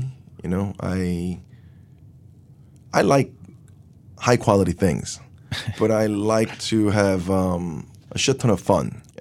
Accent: Seoul, South Korea; moved away; also born or lived in Long Island, United States; Growing up in Seoul, before I moved, I also very much enjoyed Korean barbecue

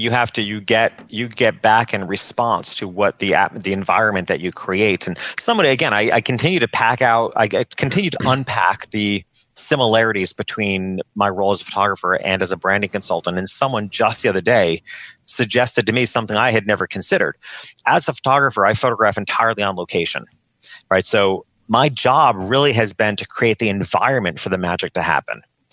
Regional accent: Hopewell Junction, New York, United States; The first few years I tried to build this type of business in my hometown of Hopewell Junction, New York, and it was never going to fly there.

